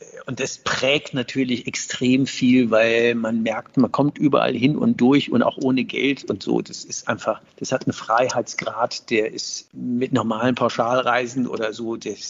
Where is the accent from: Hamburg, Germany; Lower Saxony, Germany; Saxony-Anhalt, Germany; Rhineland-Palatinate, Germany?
Rhineland-Palatinate, Germany; Linz am Rhein; also born or lived in Westerwald; Also mein Geburtsort, da kommt meine Mutter her, da ist es mit dem ausgeprägten, gerollten Westerwälder R nicht so hart. Und in Linz am Rhein, wo ich groß geworden bin